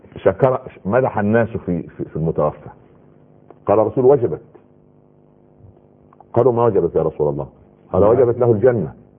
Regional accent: Egypt; عندنا في مصر

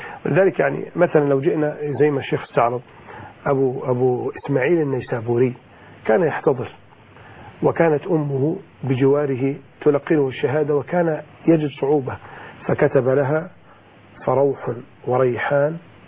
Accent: Saudi Arabia; عندنا في السعودية

